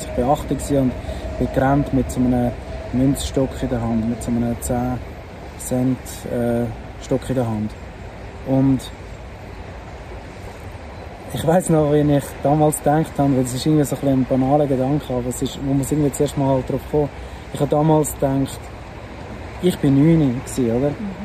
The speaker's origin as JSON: {"language": "German", "town": "Rapperswil", "region": "St. Gallen", "country": "Switzerland", "said": "Ich bin Musiker und ich komme aus Rapperswil am Zürichsee. Ich habe nicht wirklich so ein emotionales Zuhause. Ich bin weder so Zürcher am Zürichsee noch St. Galler"}